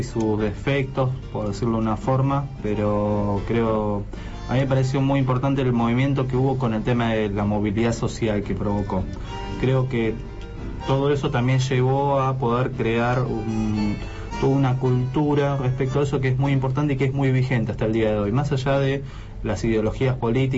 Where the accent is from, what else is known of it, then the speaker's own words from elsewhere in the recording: Buenos Aires, Argentina; Soy más porteño, nací en Barracas, viviendo en San Telmo